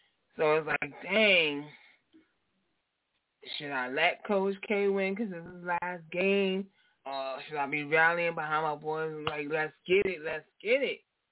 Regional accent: New York, United States; And, you know, I'm from New York, so, you know, New York Liberty is my team.

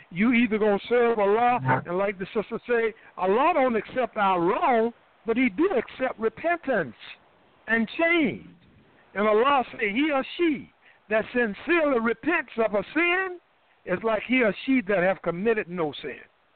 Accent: United States; born there; and we are, our language is English anyway. We was born here in America.

